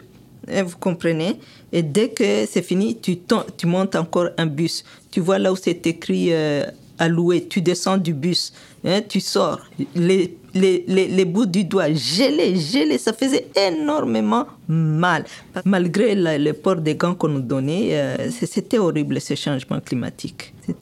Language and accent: French; DR Congo; Moi, je viens de l'Afrique, en RDC, et c'est un climat tempéré, là.